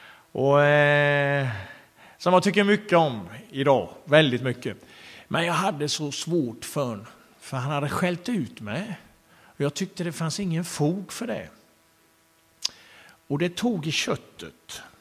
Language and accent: Swedish; Jönköping, Jönköping County, Sweden; Torpahemmet i Jönköping. Där jag är uppvuxen där i den stan.